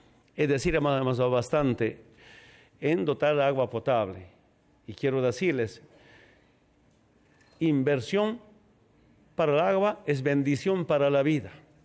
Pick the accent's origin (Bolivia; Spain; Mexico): Bolivia; de las reivindicaciones que tiene mi pueblo, el pueblo de Bolivia.